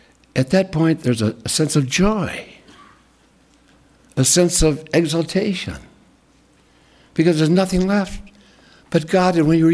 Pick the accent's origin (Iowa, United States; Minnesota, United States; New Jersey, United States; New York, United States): Minnesota, United States; born there; I was born in Minnesota in a family of two parents that were born again.